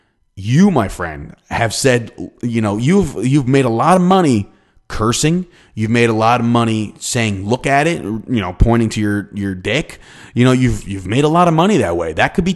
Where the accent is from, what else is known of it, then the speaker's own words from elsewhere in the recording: Ireland; I'm Irish.